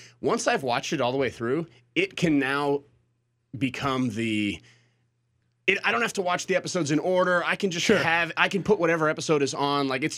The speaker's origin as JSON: {"language": "English", "region": "Colorado", "country": "United States", "tie": "born or raised there", "said": "I grew up in Colorado, and like, because it's set in Colorado"}